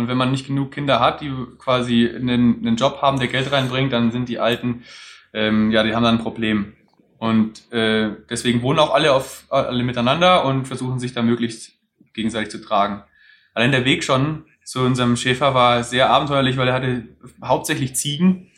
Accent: Germany; Und das ist eine enorme Gratwanderung dann als Deutscher, wo man da eigentlich gewohnt ist, nein, vielen Dank, es ist in Ordnung, man lehnt das dankend ab.

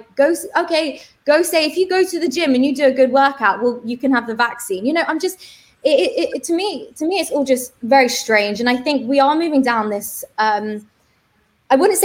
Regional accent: United Kingdom; as a British person, that went on for 4 or 5 years

